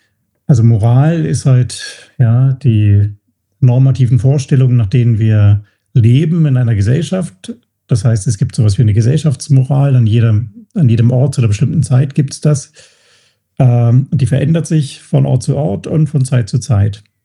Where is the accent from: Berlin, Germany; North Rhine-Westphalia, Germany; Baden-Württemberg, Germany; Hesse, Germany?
Berlin, Germany; born or raised there; also born or lived in Hamburg